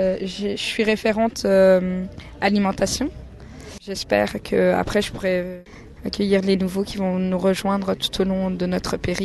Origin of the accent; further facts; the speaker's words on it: Nancy, Grand Est, France; je vais avoir 24 ans et je viens de Nancy.